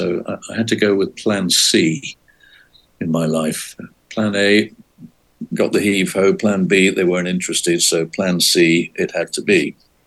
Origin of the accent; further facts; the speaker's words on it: Edinburgh, Scotland, United Kingdom; also born or lived in Dunfermline / Blackpool; Well, I was born in Dunfermline, across the water from Edinburgh. And at the age of three, my parents moved to Edinburgh. So I grew up and went to primary school in Edinburgh.